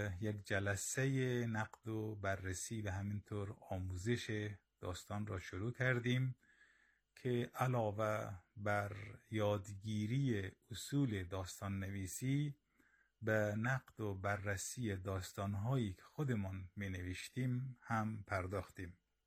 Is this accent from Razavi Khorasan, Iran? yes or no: yes; Mashhad, Razavi Khorasan, Iran; also born or lived in Bamyan, Afghanistan; ولسوالی ورس واقع در ولایت بامیان متولد شدم. در کودکی همراه خانواده‌ام به ایران مهاجر شدیم و در شهر مشهد اقامت گزیدیم.